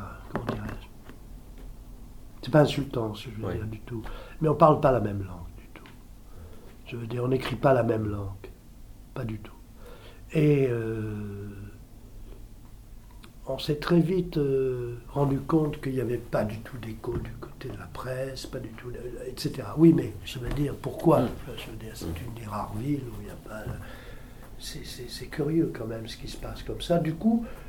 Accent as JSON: {"language": "French", "town": "Marseille", "region": "Provence-Alpes-Côte d'Azur", "country": "France", "tie": "born there", "also_born_or_lived": "England", "said": "Je suis né à Marseille. J'ai vécu en Angleterre. Je suis parti, j'avais, je sais pas, 2 ans, un truc comme ça."}